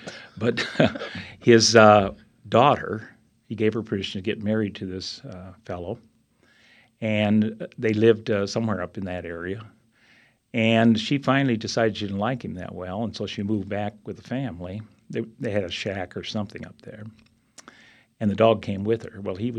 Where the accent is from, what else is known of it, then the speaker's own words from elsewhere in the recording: Butte Falls, Oregon, United States; also born or lived in Medford; I was born in Medford, 1938. And we had a homestead ranch not too far from the original farm, and that's where I was first 4 years, and then we moved to Butte Falls after that.